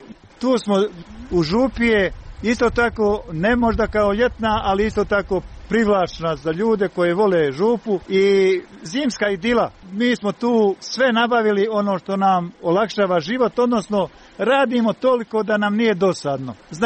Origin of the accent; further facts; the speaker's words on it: Glavatićevo, Federation of Bosnia and Herzegovina, Bosnia & Herzegovina; born there; Ja sam rođen ovdje u Glavatićevu, odnosno u zaseoku Krupac. Moj pokojni čača i moja majka su imali 11 djece. Moja pokojna majka je rodom iz Ljubuškog, odnosno okoline Ljubuškog